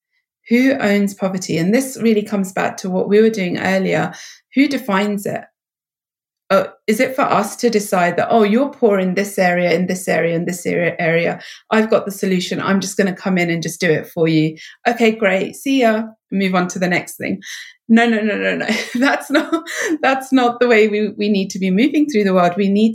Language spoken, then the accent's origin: English; England, United Kingdom; in my home country of England